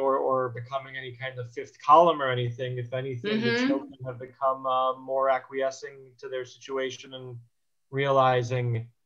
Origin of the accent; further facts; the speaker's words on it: Chicago, Illinois, United States; But I'm from Chicago.